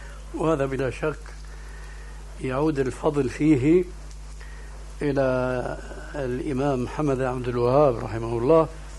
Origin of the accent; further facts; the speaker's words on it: Syria; كما يقولون عندنا في سوريا يا أرض اشتدي ما حدا عليك يأدي